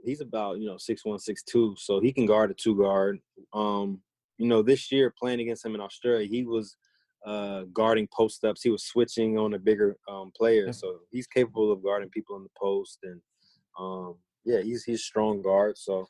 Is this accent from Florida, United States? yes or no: yes; Florida, United States; a lot of people don't know this, but we grew up in Florida together, played on AAU teams since we were like 7 years old.